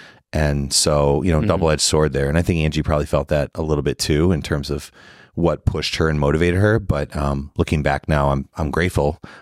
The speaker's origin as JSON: {"language": "English", "town": "Chicago", "region": "Illinois", "country": "United States", "tie": "born or raised there", "said": "Yeah, we were always really close, grew up in Chicago."}